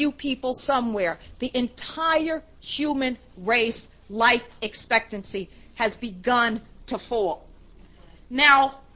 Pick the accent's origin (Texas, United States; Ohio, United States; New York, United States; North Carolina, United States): New York, United States; I like to show this one because I'm from New York.